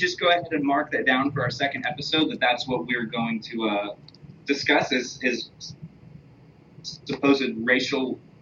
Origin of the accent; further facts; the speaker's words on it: Oklahoma, United States; He moved to Texas. I'm from Oklahoma.